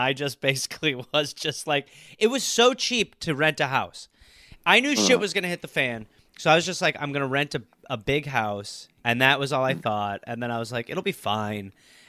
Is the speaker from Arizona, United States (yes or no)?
no; California, United States; moved away; They didn't like that I was from California, because there's a lot of that in this country where they're like, they do not like Californians moving there.